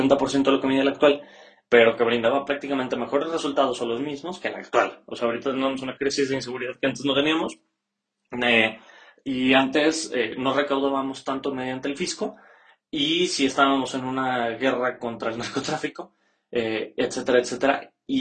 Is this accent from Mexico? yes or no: yes; Mexico; si nos va muy bien como mexicanos